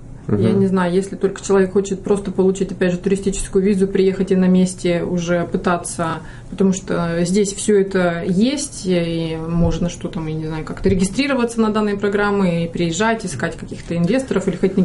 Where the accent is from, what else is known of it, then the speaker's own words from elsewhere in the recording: Far East, Russia; Вот, например, я с Дальнего Востока, правильно? У нас консульство американское было во Владивостоке.